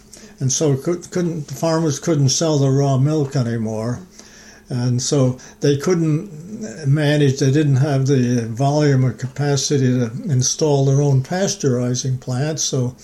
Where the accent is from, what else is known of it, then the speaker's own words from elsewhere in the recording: Troy, New York, United States; I grew up early life on the east side of Troy, and when I was about 6 or 7 years old, we moved to the town of Brunswick, out in Spring Avenue Road, east of Troy.